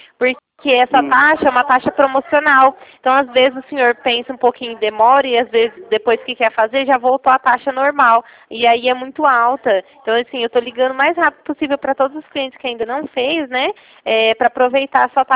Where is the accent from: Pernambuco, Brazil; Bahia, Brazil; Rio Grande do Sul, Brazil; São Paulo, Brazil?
São Paulo, Brazil; Sertãozinho; Eu tô trabalhando aqui em Ribeirão Preto, mas eu sou de Sertãozinho, eu moro em Sertãozinho.